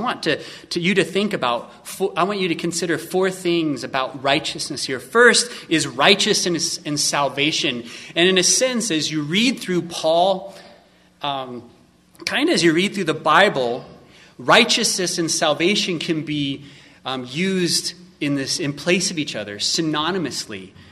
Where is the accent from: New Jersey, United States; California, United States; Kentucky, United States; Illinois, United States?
California, United States; Kelly, I'm a Californian.